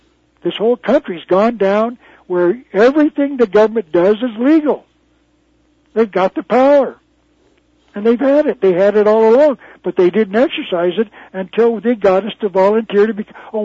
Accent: Arizona, United States; born there; I've been neither. I was born in Arizona.

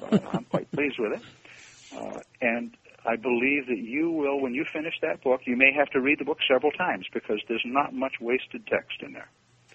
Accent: Maine, United States; now in Graysville, United States; I'm from Maine, so I call it Route.

